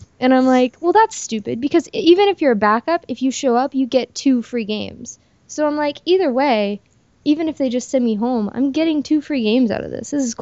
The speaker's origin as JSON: {"language": "English", "town": "Hooper", "region": "Ohio", "country": "United States", "tie": "born there", "said": "I was born in Hooper, Ohio, 1993."}